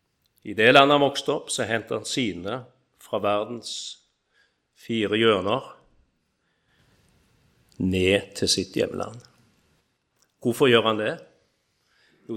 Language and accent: Norwegian; Israel; Norwegian is a second language; Tenkte jeg, jo, men ja, jeg er israelsk.